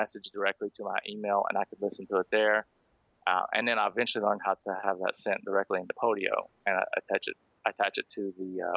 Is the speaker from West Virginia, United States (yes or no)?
yes; West Virginia, United States; I grew up in West Virginia, and in the summers I would work putting up hay.